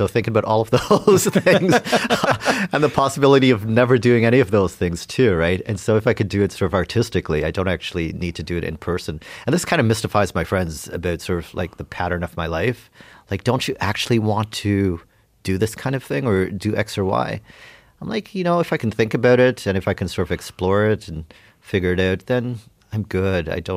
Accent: Canada; And so is the sort of American market more important than sort of like rediscovering myself as a Canadian and sort of returning and entrenching myself here?

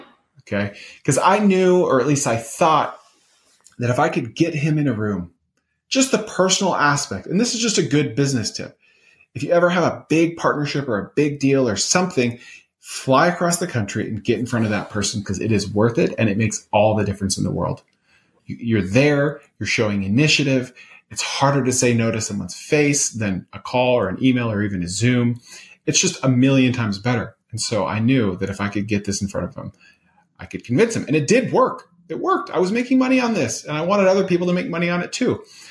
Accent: the South, United States; I grew up in the South, so it looked like any other Southern neighborhood.

